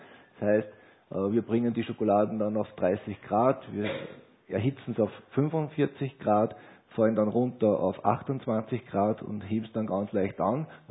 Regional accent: Austria; Es ist wie bei uns in Österreich, die was fleißig sind, haben schöne Ernten

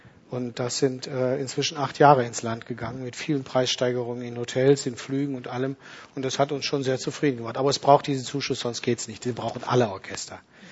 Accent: Düsseldorf, North Rhine-Westphalia, Germany; Ich bin groß geworden in Düsseldorf.

